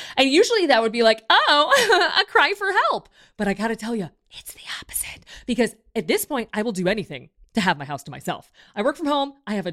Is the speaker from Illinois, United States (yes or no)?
yes; Chicago, Illinois, United States; now in Los Angeles, United States; where I grew up in Chicago, you know, you get out of school and then you'd go to camp.